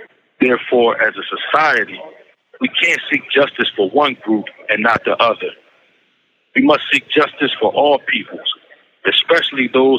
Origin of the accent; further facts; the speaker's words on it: Philadelphia, Pennsylvania, United States; I'm from Philadelphia.